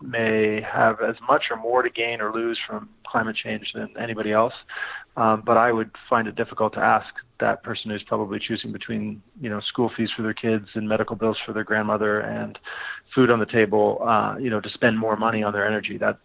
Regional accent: Toronto, Ontario, Canada; also born or lived in Chapel Hill, United States; I grew up in Toronto

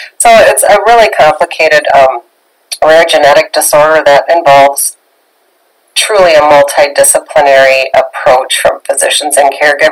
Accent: Minnesota, United States; somebody in my home state of Minnesota

